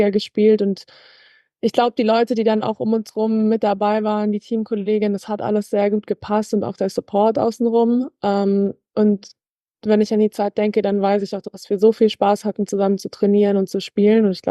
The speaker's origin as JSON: {"language": "German", "town": "Munich", "region": "Bavaria", "country": "Germany", "also_born_or_lived": "Los Angeles", "said": "Ich komme aus München ursprünglich. Bin jetzt 22 Jahre alt und war für 4 Jahre in LA am College"}